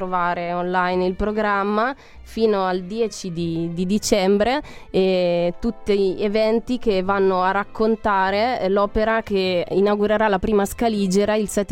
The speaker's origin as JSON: {"language": "Italian", "region": "Marche", "country": "Italy", "moved": "as an adult", "lives_now": "Milan, Italy", "said": "Io sono marchigiana."}